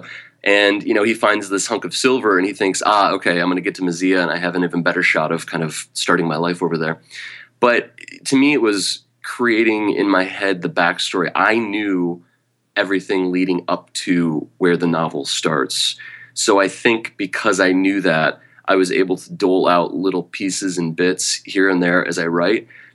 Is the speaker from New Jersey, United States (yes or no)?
no; Michigan, United States; You know, growing up in Michigan, which I love dearly, all the green and forests and lakes and all that wonderfulness